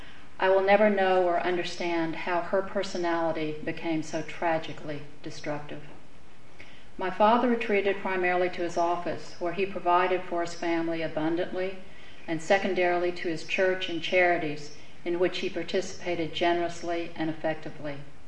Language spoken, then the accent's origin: English; Dallas, Texas, United States; I grew up in Dallas, Texas, fourth of six children born to parents whose ancestors had been pioneers and community leaders